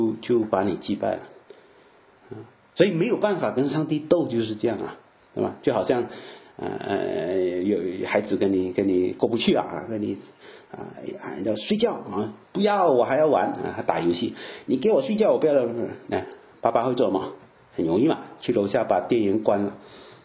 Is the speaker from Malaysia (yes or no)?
yes; Malaysia; 很小很小的时候啊，在马来西亚的时候，那是一生第一次一种经验了。我们住在教堂啊，就很大的地方，就牧师是住在里面的，我们在那边长大。